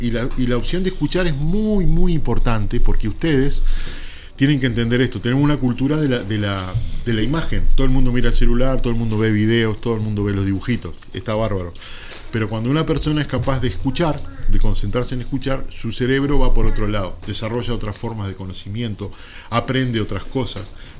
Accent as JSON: {"language": "Spanish", "town": "Santa Lucía", "region": "Canelones", "country": "Uruguay", "tie": "born there", "moved": "as an adult", "said": "yo nací en Santa Lucía y me fui con 20 años y ahora volví a vivir a Santa Lucía con 60. O sea, estuve 40 años fuera de Santa Lucía."}